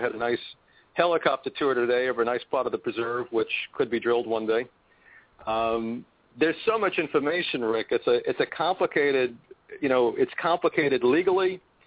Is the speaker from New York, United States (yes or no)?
yes; New York City, New York, United States; now in Florida, United States; When I came down here from New York City, where cars aren't really a part of our culture.